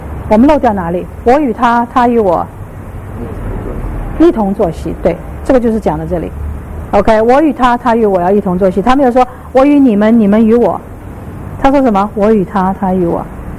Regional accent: China; 这个讲到我们中国人的长处了，民以食为天，对不对？

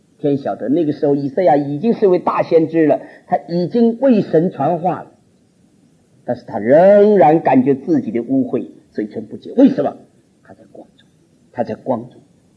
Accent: China; 哎呀，我们中国人说句话，自知之明啊

